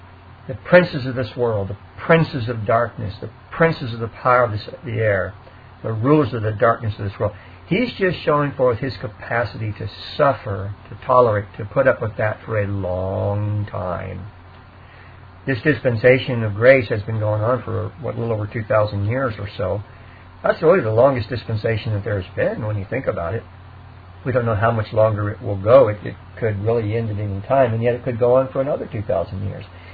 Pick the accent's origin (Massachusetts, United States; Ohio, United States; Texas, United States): Texas, United States; San Antonio; you guys know I'm from Texas, from San Antonio